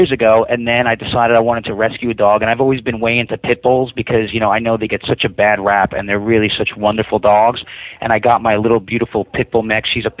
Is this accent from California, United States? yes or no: no; New York City, New York, United States; I'm born and raised in New York City.